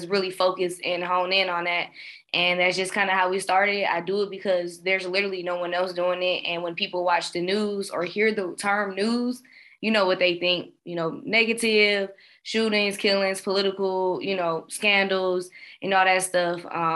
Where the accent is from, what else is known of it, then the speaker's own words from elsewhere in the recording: Milwaukee, Wisconsin, United States; Yeah, so I'm from Milwaukee. So have to, you know, that's my base home.